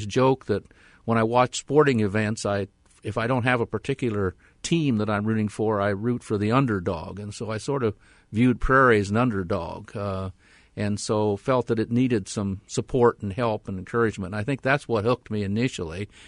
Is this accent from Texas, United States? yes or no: no; Iowa, United States; I grew up in Iowa, but I'd never knowingly seen a prairie remnant. And knowing the part of the state that I'm from, there probably wasn't one there in extreme southeast Iowa.